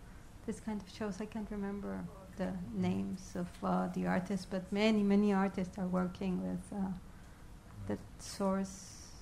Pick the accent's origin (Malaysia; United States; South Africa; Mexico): Mexico; Mexico City; I'm an artist also, but I don't live here. I'm from Mexico City.